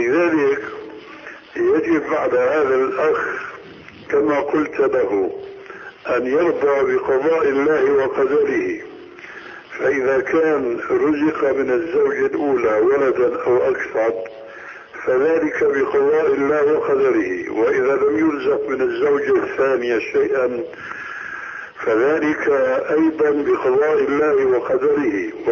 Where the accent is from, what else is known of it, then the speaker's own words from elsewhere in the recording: Syria; هيك كما يقولون عندنا في سوريا حتى أرجان نجوم السماء في وضع النهار